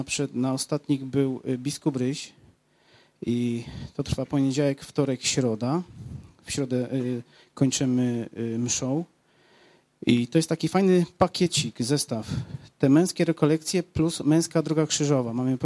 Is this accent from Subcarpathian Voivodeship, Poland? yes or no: yes; Rzeszów, Subcarpathian Voivodeship, Poland; jestem z Rzeszowa, przyjechałem z braćmi